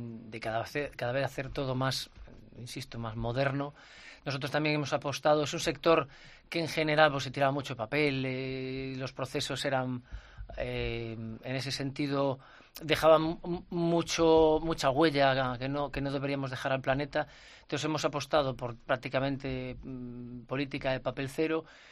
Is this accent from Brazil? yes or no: no; Galicia, Spain; ya lo digo yo como gallego